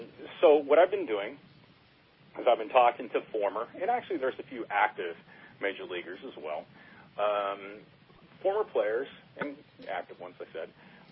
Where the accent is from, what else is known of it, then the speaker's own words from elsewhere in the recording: Sacramento, California, United States; I grew up in the Sacramento area.